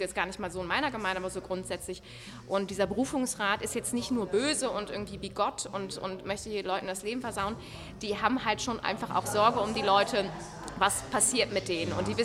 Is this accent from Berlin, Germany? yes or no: no; Cologne, North Rhine-Westphalia, Germany; now in Vienna, Austria; als Kölnerin kommt die an und ist so komplett, so ist das nicht alles toll